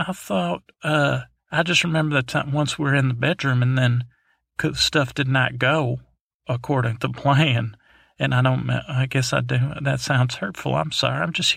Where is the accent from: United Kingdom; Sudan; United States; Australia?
United States; the South; I did not feel comfortable as a Southerner, portraying a Southerner as a victim